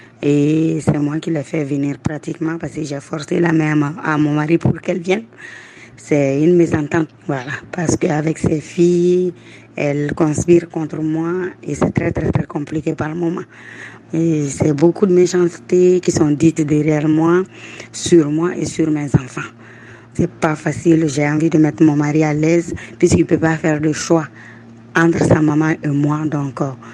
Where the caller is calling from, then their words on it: Bamako, Mali; de Bamako. J'ai 45 ans. Je suis mariée depuis plus de 20 ans.